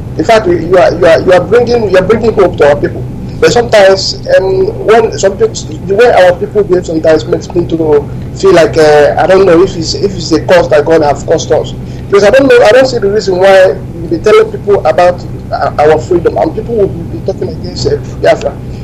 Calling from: Amsterdam, Netherlands; I'm calling from Amsterdam.

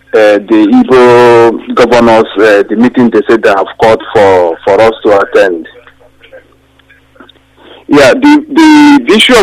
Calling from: Liverpool, North West England, United Kingdom; I'm coming from Liverpool.

